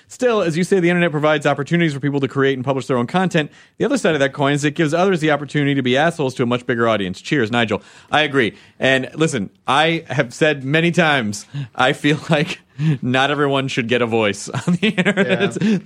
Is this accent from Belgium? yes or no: no; Australia; accent: Australian; Now, you can hate on my Australian accent.